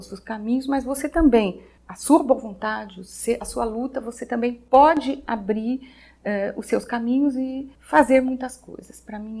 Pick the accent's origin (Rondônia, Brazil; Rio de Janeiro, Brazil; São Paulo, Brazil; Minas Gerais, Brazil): São Paulo, Brazil; Santa Rita do Passa Quatro; E eu sou de Santa Rita do Passa Quatro, uma vilinha aqui pertinho, né?